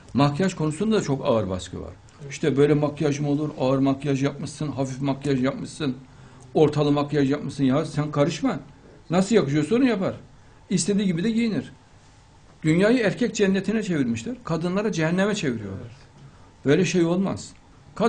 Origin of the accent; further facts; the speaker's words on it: Hakkari Province, Turkey; ben bir Hakkari'li olarak sizi gerçekten çok seviyorum